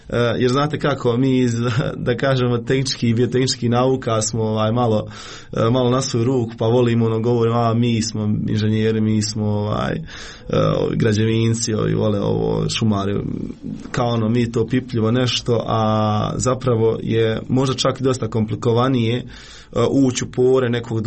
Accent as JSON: {"language": "Serbian", "town": "Miljevina", "region": "Republika Srpska", "country": "Bosnia & Herzegovina", "said": "Ja sam iz Foče, to jest iz Miljevne kod Foče, imam 23 godine"}